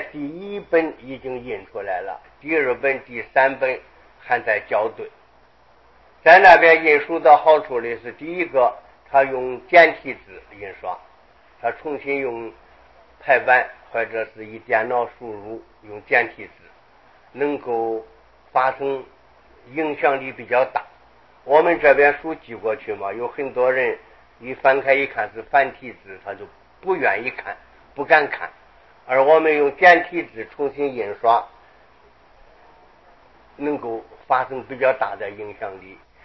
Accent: Luoyang, Henan, China; 然后呢又到了洛阳，回到我的故乡去扫墓

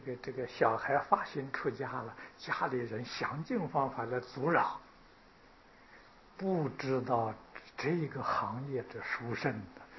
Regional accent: China

